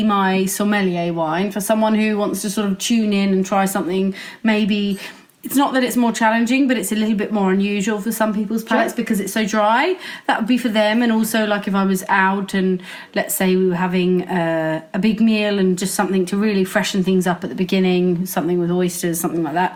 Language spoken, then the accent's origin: English; England, United Kingdom; I know, the English thing, the English emotional response takes over after a while.